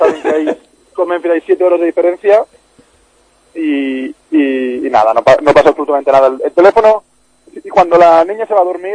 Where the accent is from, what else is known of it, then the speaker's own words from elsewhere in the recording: Sant Boi de Llobregat, Catalonia, Spain; mi mujer es de San Boi también, yo soy de San Boi.